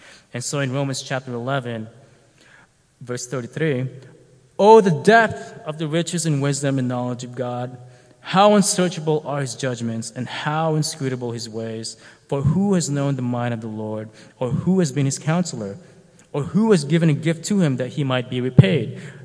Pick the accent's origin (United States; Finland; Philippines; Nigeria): Philippines; I'm Filipino.